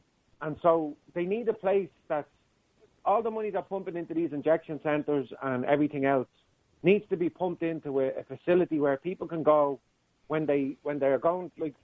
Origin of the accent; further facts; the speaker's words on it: Blanchardstown, County Dublin, Ireland; when I was growing up in Blanchardstown, people complained about these methadone clinics in the area.